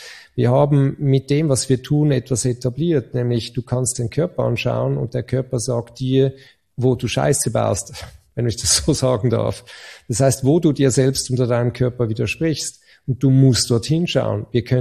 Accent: Switzerland; ich als Schweizer

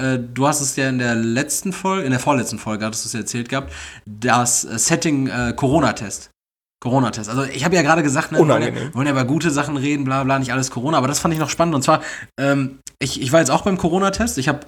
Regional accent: North Rhine-Westphalia, Germany

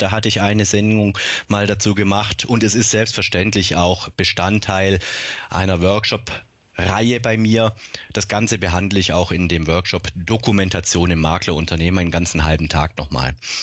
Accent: Baden-Württemberg, Germany; born there; Aber ich denke von meinem Zungenschlag, wenn ich auch gebürtiger Oberschwabe bin, Sie verstehen mich in ganz Deutschland.

